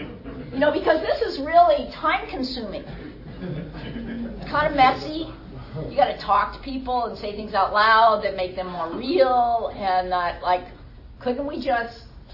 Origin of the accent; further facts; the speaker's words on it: Arizona, United States; growing up in Arizona, I have three older brothers.